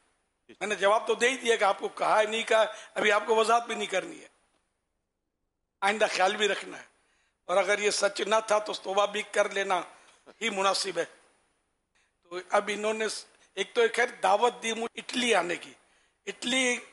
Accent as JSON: {"language": "Urdu", "town": "Lahore", "region": "Punjab", "country": "Pakistan", "lives_now": "Italy", "said": "میں لاہور سے آیا ہوں، سارے لاہور والوں نے آپ کو سلام بولا ہے"}